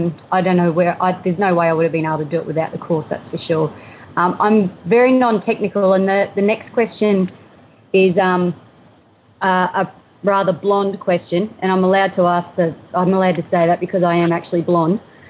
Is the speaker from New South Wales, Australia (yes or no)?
no; Queensland, Australia; I'm from the Sunshine Coast.